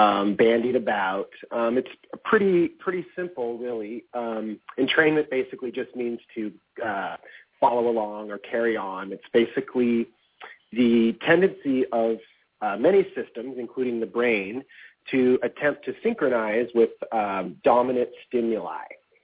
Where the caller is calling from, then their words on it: California, United States; I am calling in from the north coast of California, up near Oregon, on the Redwood Coast.